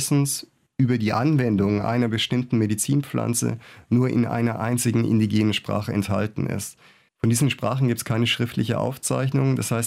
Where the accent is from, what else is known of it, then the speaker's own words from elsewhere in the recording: Swabia, Germany; ich bin ja kein Plattdeutschsprecher, ich bin eigentlich Schwabe.